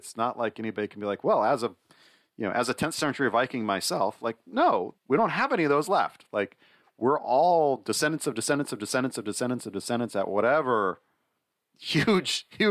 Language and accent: English; United States; I'm an American.